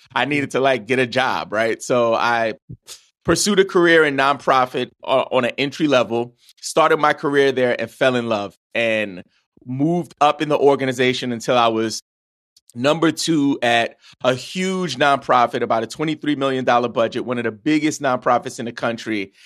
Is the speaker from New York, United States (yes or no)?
yes; New York City, New York, United States; So I grew up in New York City to two immigrant parents. Both of my parents are from the West Indies, from Trinidad and Tobago.